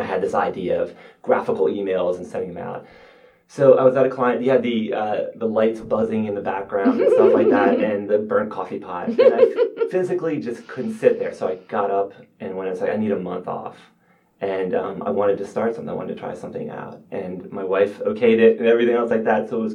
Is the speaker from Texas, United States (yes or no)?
no; New Orleans, Louisiana, United States; I'm from New Orleans originally.